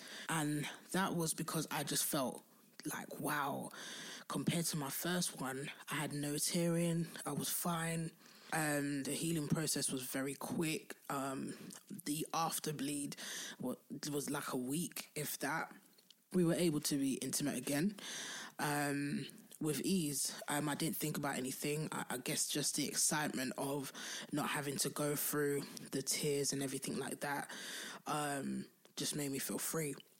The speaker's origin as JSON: {"language": "English", "region": "London", "country": "United Kingdom", "said": "I'm from Southeast London."}